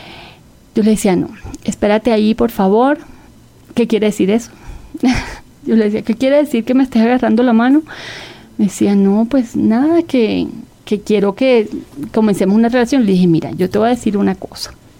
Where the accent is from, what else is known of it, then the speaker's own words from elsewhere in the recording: Caribbean Region, Colombia; Sí, yo soy costeña y me encanta bailar.